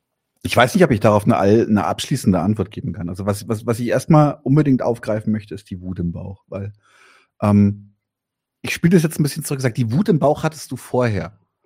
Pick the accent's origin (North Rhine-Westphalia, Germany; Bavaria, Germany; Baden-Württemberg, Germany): Bavaria, Germany; ich bin in Bayern am Land groß geworden